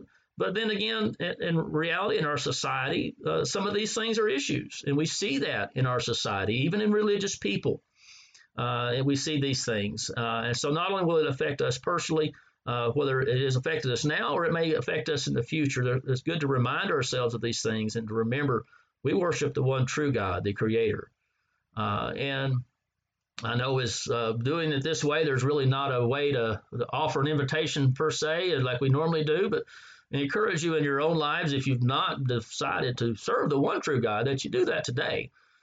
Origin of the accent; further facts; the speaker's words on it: the South, United States; I don't know about you growing up in the South. We didn't have air conditioning when I was a kid.